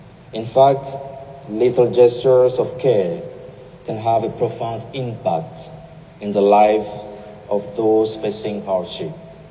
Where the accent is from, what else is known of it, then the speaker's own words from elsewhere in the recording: Cameroon; now in Zambia; I'm originally from Cameroon and I'm missionary in Zambia.